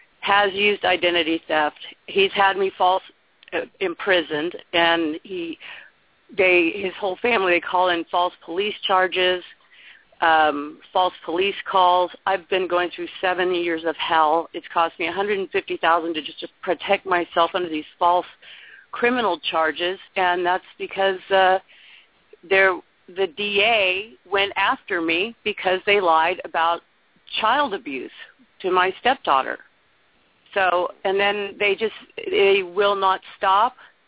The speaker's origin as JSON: {"language": "English", "region": "California", "country": "United States", "said": "I'm from California"}